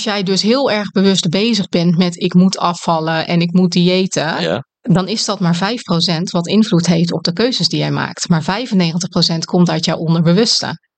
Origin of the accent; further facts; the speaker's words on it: Netherlands; ik ben 44. Ik kom uit Nederland. Ik woon in het midden van het land